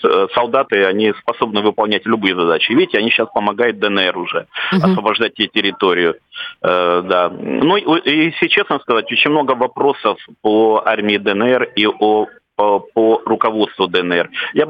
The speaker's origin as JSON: {"language": "Russian", "town": "Kramatorsk", "region": "Donetsk Oblast", "country": "Ukraine", "lives_now": "Moscow, Russia", "said": "вот город Краматорск, да, я сам из Донецкой области, и я живу уже в Москве очень давно"}